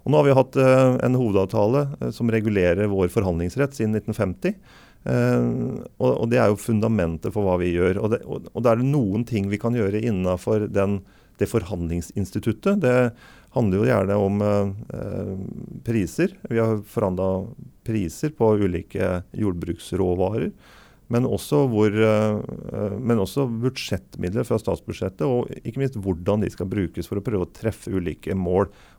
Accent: Halden, Østfold, Norway; Så selv om jeg synes det sent hjemme I Halden

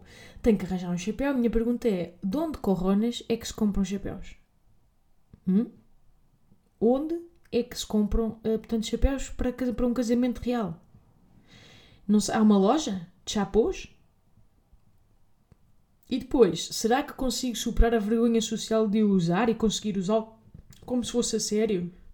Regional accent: Portugal; Eu, como saloia tuga

